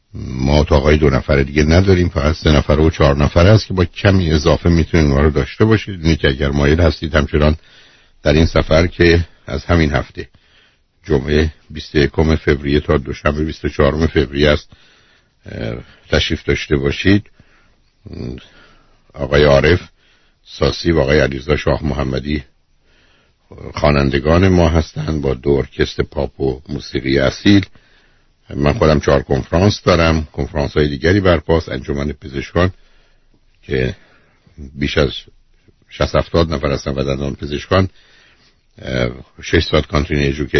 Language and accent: Persian; Iran; گفت تو کجایی هستی، که گفتم خب ایرانی،